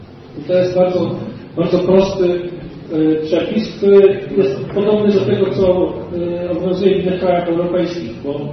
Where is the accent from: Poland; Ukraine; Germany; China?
Poland; Poznań, Greater Poland Voivodeship; Ja jestem z Poznania